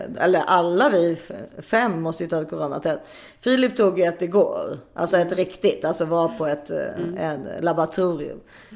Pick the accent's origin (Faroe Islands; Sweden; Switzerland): Switzerland; jag är inte svensk medborgare, jag är schweizisk medborgare